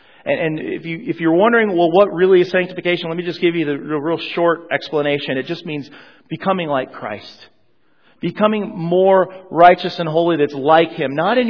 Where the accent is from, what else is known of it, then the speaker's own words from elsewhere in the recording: Colorado, United States; I grew up in Colorado, and I grew up skiing in Colorado.